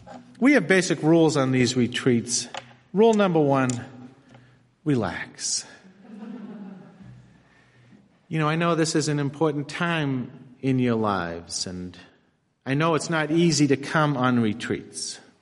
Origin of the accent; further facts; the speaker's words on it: Woburn, Massachusetts, United States; I'm a priest of the Archdiocese of Boston, which I'm sure is no surprise to you hearing. I grew up in Woburn, Massachusetts.